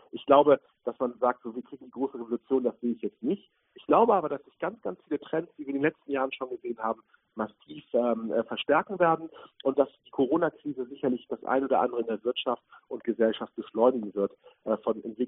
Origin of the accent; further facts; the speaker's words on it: Germany; Da tun wir uns als Deutsche momentan sehr schwer